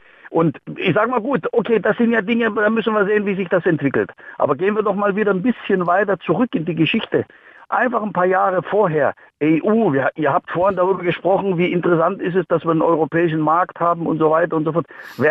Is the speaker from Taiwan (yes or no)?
no; Greece; Ich habe vor ein paar Tagen in Griechenland angerufen, mit Freunden gesprochen. In dem kleinen Ort, wo ich herkomme.